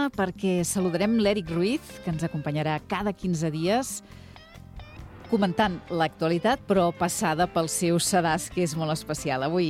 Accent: Catalonia, Spain; com a bons catalans ens agrada comentar la jugada

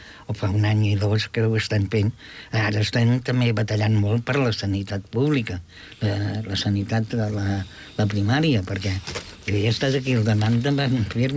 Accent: Gelida, Catalonia, Spain; però al meu poble, a Gelida

